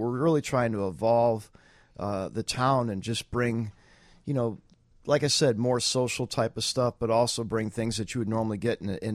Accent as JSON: {"language": "English", "town": "Buffalo Grove", "region": "Illinois", "country": "United States", "tie": "born or raised there", "also_born_or_lived": "New York City", "lives_now": "Barrington, United States", "said": "I grew up in Buffalo Grove, first moved to Barrington in 89, and it was just one of those things that lived in New York City for a while, traveled for a while"}